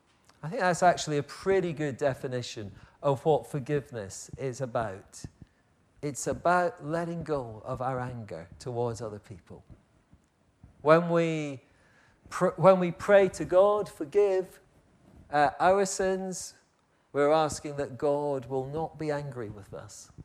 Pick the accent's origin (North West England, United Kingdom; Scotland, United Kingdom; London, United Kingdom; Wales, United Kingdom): Scotland, United Kingdom; You see, I was brought up in Scotland.